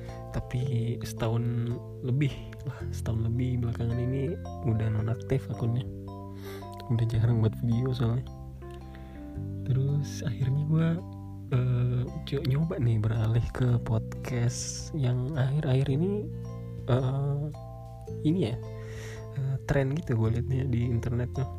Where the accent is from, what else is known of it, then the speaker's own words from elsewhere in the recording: Makassar, South Sulawesi, Indonesia; now in Yogyakarta, Indonesia; Jadi gue itu orang asli Makassar yang pindah ke Jogja soalnya sekeluarga.